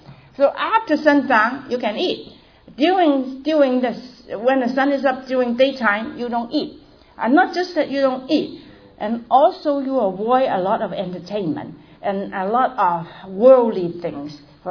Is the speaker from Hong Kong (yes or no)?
yes; Hong Kong; born there; I was born in Hong Kong, also to Chinese parents.